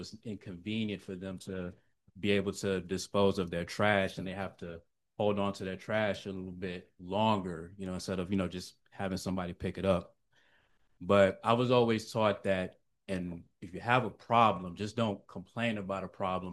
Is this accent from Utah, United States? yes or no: no; Virginia Beach, Virginia, United States; I'm originally from Virginia, north of Virginia, Virginia Beach.